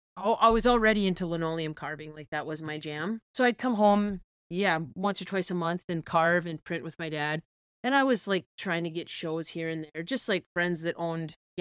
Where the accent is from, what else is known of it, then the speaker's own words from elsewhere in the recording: Pennsylvania, United States; We're from Pennsylvania.